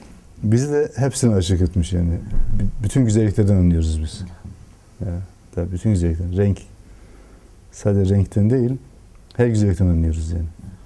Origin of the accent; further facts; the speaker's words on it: Erzurum, Turkey; Ben Erzurumluyum anne.